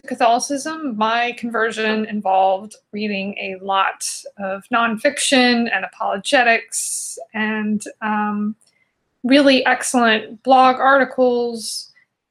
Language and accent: English; the South, United States; I'm from the South, and I have grown up knowing that racism is a problem